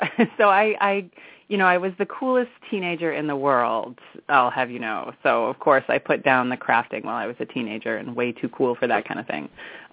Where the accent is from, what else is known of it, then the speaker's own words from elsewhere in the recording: Maine, United States; So I grew up in Maine, and I decided that I wanted something really different for college